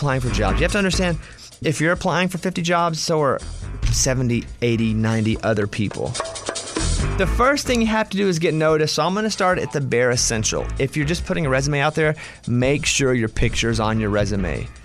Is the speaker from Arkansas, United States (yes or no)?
yes; Arkansas, United States; I'm from Arkansas.